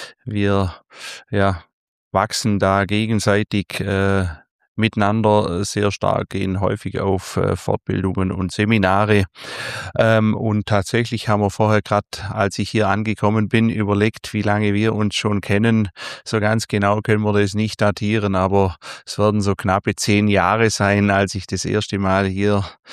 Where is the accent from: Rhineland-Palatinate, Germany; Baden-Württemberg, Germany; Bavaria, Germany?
Baden-Württemberg, Germany; Ravensburg; Ich komme aus Ravensburg, aus der Nähe von Ravensburg am Bodensee unten. Also man kann dort tatsächlich sehr schön wohnen, ja, Urlaubsregion.